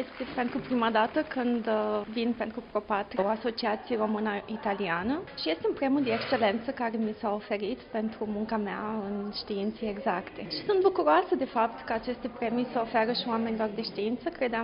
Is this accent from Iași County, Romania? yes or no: yes; Iași, Iași County, Romania; Sunt din Iași.